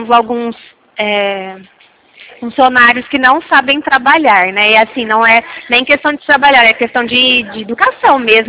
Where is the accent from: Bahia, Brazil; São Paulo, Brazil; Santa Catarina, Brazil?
São Paulo, Brazil; Mogi Guaçu; sou daqui de Mogi Guaçu, sou de pertinho.